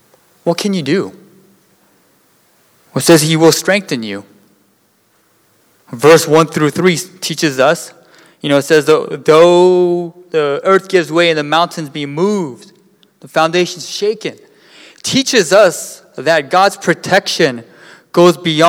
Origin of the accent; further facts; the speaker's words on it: Seattle, Washington, United States; Nothing wrong with metrosexual, because I'm from Seattle and I have friends who are metrosexual, okay?